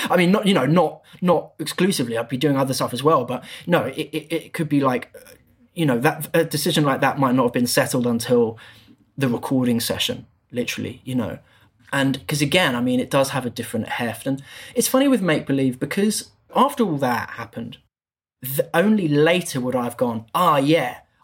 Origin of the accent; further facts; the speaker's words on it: Bromley, London, United Kingdom; a park called High Elms, which is near where I grew up and live in Bromley.